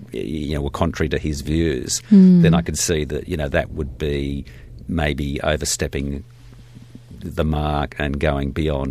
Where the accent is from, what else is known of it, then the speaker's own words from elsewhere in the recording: Australia; I think it's always been a sort of a basic tenet of what we view as being an Australian right.